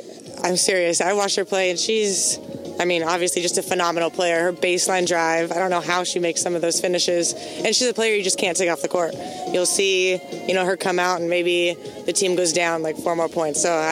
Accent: Puerto Rico; Didn't get to go to my hometown of Puerto Rico to play.

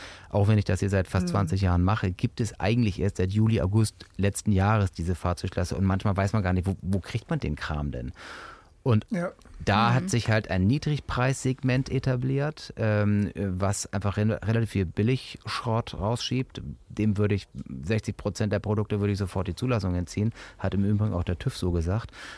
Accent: Hamburg, Germany; ich bin halt Hamburger Jung

